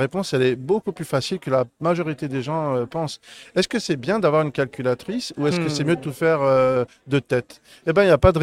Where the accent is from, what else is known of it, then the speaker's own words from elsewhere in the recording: France; born there; donc je suis né en France, mes parents sont d'origine marocaine, oui. Donc je suis très lié au Maroc, j'y vais chaque année.